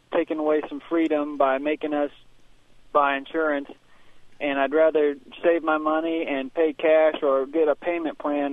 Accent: Kansas, United States; Well, I'm 22. I'm from Kansas, and I voted for Obama.

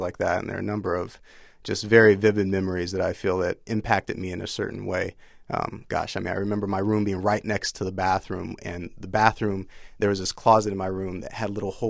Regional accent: Fresno, California, United States; We lived on the bad side of town. I'm from Fresno, California, and we lived on the southwest and southeast side of town

